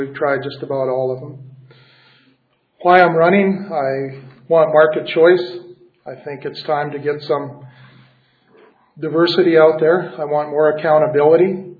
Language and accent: English; Bracken, Saskatchewan, Canada; I'm from Bracken, Saskatchewan. If you've never heard of Bracken, it's understandable. There's 27 of us that live there.